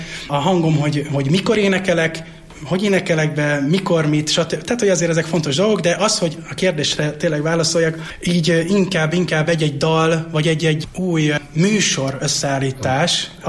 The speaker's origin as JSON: {"language": "Hungarian", "town": "Pápa", "region": "Veszprém County", "country": "Hungary", "tie": "born or raised there", "moved": "as an adult", "said": "de az én családom pápai, tehát ott is nőttem fel, egészen 19 éves koromig ott éltem."}